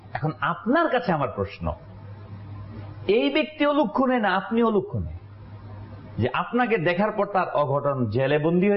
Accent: Munshiganj, Dhaka Division, Bangladesh; এক সময় আমাদের বাড়ি বিক্রমপুর মুন্সিগঞ্জ, সেখানে অমুসলিম হিন্দু অধ্যুষিত ছিল

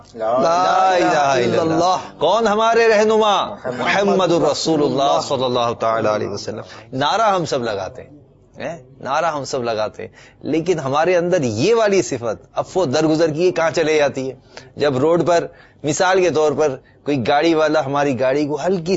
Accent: Pakistan; ہمارا یہ ذہن ہونا چاہیے یار ہم پاکستانی ہیں ساتھ ساتھ مسلمان بھی ہیں

